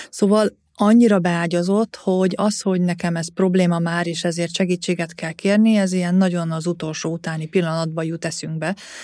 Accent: Heves, Hungary; Én Heves megyében nőttem föl

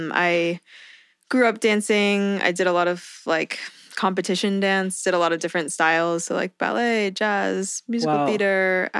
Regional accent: Palo Alto, California, United States; I'm from Palo Alto, California.

